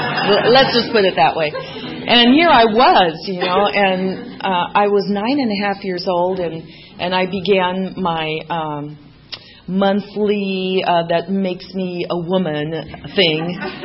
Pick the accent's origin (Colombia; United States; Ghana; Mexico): Mexico; also born or lived in Netherlands; I was born in Holland and I was raised in Mexico. And so I was the only little Dutch Mexican on the block.